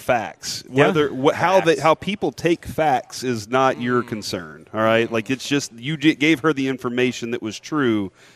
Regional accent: Dallas, Texas, United States; Growing up in East Dallas, we had to get away from those things quickly.

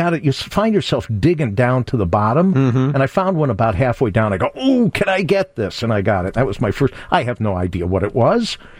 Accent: Evanston, Illinois, United States; I grew up in Evanston. And so there was one main record store that we would always go to downtown.

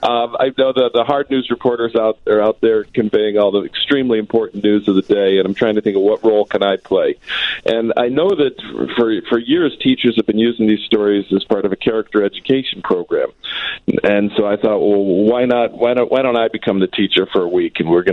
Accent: Toledo, Ohio, United States; Ohio, Toledo, Ohio. Not far from you.

